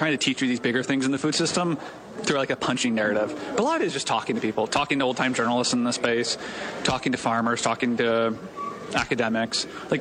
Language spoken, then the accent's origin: English; Cedar Rapids, Iowa, United States; I'm from Cedar Rapids, driven northeast Iowa all my life, and you'd see animals, but now you don't.